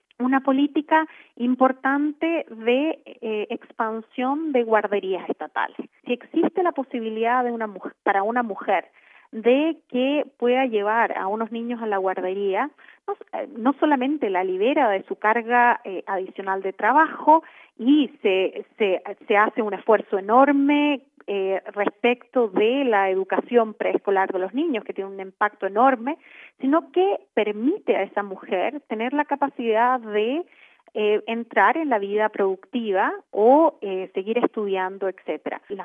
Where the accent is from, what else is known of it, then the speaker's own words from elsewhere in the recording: Chile; Yo soy chilena, así que quisiera destacar la política en Chile